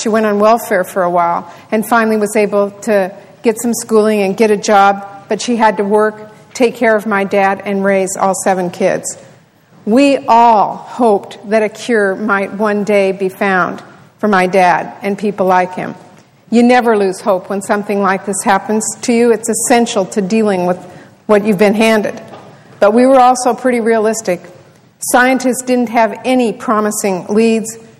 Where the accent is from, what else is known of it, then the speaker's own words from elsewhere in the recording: Washington, United States; And institutions like the University of Washington in my home state have to have the ability to compete with organizations in other countries.